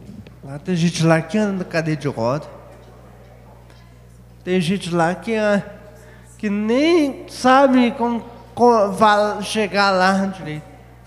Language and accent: Portuguese; Ouro Preto, Minas Gerais, Brazil; Eu estou fazendo minha parte de cidadão, que eu sou de Ouro Preto.